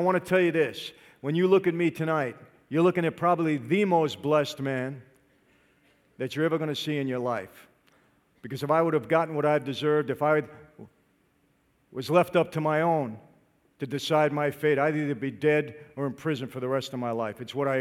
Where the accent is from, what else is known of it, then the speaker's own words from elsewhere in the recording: Brooklyn, New York, United States; also born or lived in Long Island; I grew up in Brooklyn, but then moved to Long Island. He was all around my old neighborhood. I didn't even realize he was Italian, but man, he's Italian, like me.